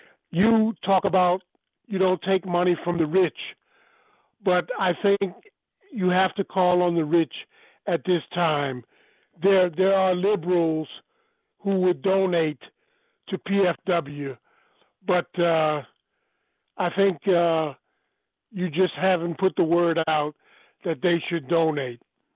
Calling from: Germany; calling you long distance from Germany, man.

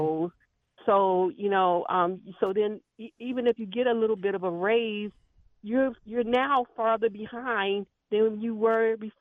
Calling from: Baltimore, Maryland, United States; from Baltimore.

